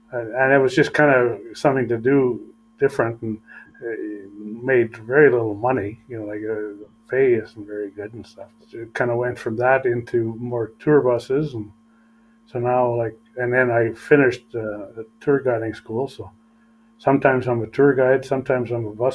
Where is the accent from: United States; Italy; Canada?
Canada; now in Iceland; Yeah, traveling to Canada as a Canadian. I can't travel there as an Icelander.